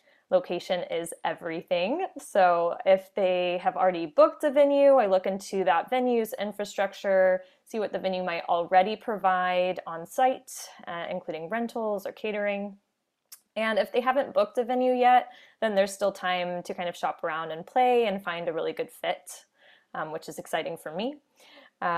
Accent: Orlando, Florida, United States; So I grew up actually in the States. I'm from the Orlando, Florida area.

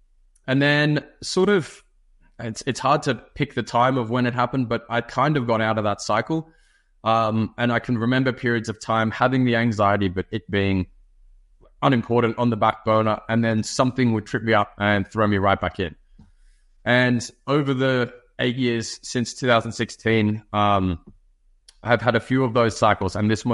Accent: Sydney, New South Wales, Australia; I'm from Sydney, Australia. I'm the lad down under. I'm 29 years old

